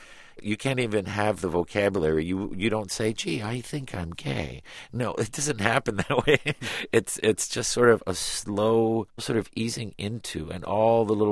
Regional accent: Miami, Florida, United States; I mean, I really truly believe, being naive and a child and also growing up in Miami, that this is the way the rest of the world lived, and that there was a Brady Bunch house to be had everywhere north of the Dade County line.

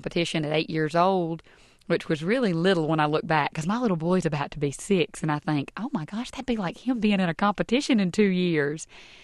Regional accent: Coffeyville, Alabama, United States; Rory's Radio kind of links back to growing up in Coffeyville, Alabama, and being such a rootsy person from the time I was just a little bitty thing.

